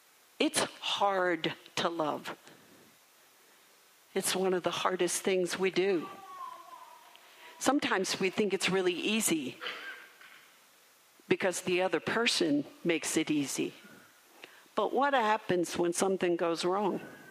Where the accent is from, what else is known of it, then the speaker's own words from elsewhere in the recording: Maryland, United States; Because I grew up in Maryland, and kudzu takes over everything.